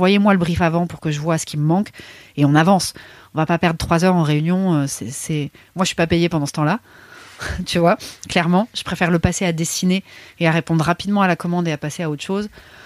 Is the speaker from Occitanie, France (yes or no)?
no; Paris, Île-de-France, France; quand on est là en tant que Parisienne